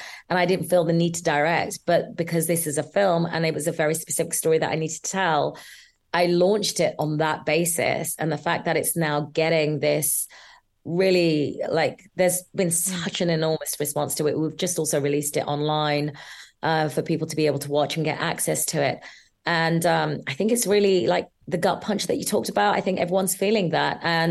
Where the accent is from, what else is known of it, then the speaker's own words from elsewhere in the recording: London, United Kingdom; I was born and brought up in London, born to Bangladeshi parents in Tooting, and then grew up in Ballon.